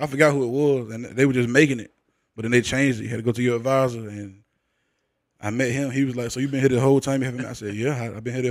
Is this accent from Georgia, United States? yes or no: yes; Macon, Georgia, United States; Right, well … I am born and raised in Macon, Georgia.